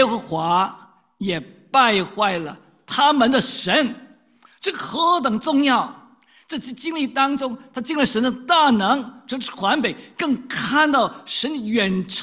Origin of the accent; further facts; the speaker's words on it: China; 像我们中国人啊，满天神佛一样啊